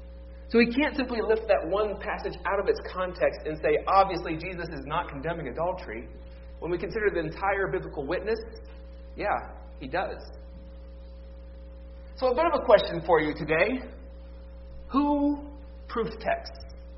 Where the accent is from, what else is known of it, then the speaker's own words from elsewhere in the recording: Cleveland, Ohio, United States; my hometown Cleveland Cavaliers